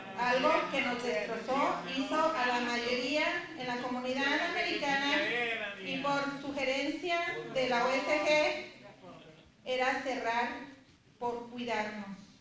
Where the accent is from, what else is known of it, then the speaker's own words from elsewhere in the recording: Mexico; Ya en México sí le decimos, ¿eh? Google o Google. Porque yo soy de México